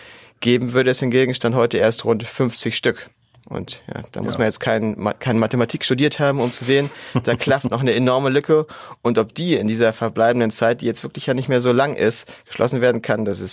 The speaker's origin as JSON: {"language": "German", "region": "Northern Germany", "country": "Germany", "said": "als Norddeutsche weiß man das ungefähr"}